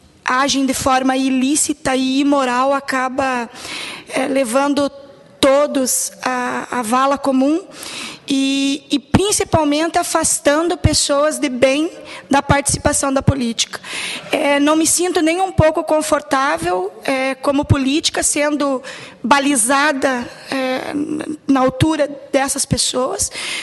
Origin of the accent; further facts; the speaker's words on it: Paraná, Brazil; Eu sou do Paraná, moro na cidade de Curitiba